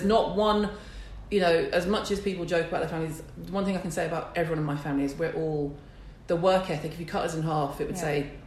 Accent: Warrington, North West England, United Kingdom; also born or lived in Liverpool / Mississippi; now in London, United Kingdom; I was born in Liverpool, was in Liverpool till I was about 4, then we moved to Mississippi. And I was in America till I was 10 or 11. 10. And then I moved back up north to Warrington.

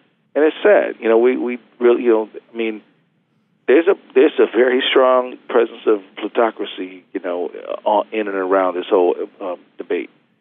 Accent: Minnesota, United States; He's my hometown boy. You know, I mean, you know, we're Minnesotans, right?

